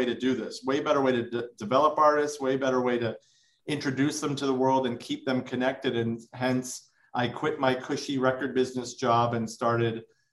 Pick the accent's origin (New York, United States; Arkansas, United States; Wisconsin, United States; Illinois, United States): Illinois, United States; Chicago; now in Los Angeles, United States; A little background on me. I grew up in Chicago. I hate cold weather and wanted to be in the music business. So that brought me to LA.